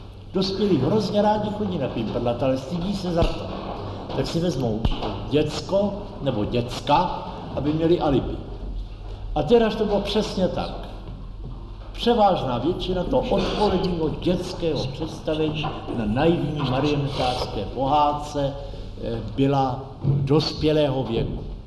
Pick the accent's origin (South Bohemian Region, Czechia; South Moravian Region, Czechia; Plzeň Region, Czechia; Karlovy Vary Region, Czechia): Plzeň Region, Czechia; Plzeň; Jako chlapec jsem jezdil z Plzně do Prahy k strýci na kratší, delší období, na návštěvu, pobyt.